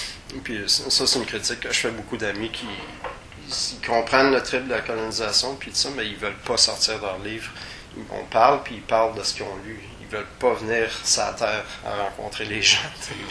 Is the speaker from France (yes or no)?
no; Canada; en tant que Canadien. Whatever, je suis né ici, j'ai profité des richesses du territoire